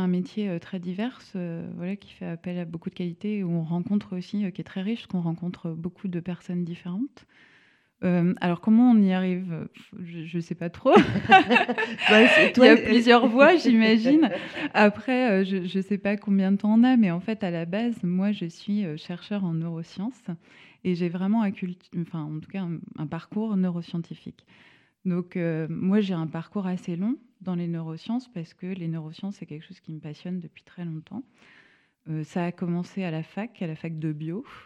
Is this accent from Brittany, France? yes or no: yes; Brittany, France; moi, je suis bretonne à l'origine. Donc, je vais sur Paris.